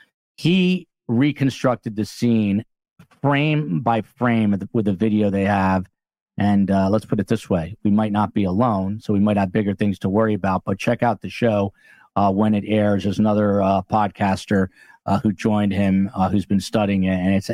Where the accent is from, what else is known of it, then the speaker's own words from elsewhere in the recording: New Jersey, United States; Love you, New Jersey, my home state.